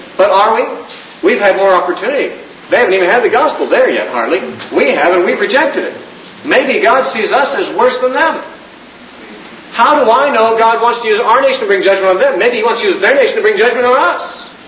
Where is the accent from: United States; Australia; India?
United States; I'm thankful that I'm an American.